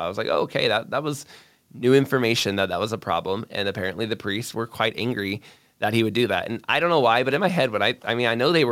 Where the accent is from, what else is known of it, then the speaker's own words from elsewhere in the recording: United States; born, I was raised in America and I, you know, I was raised in, you know, a very different tradition.